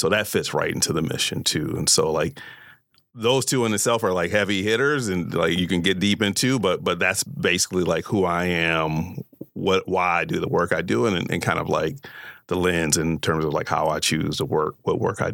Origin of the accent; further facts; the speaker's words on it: Detroit, Michigan, United States; So like Finkel and Wyoming, that area I grew up in, which is like a really rough area, like growing up in Detroit, inner city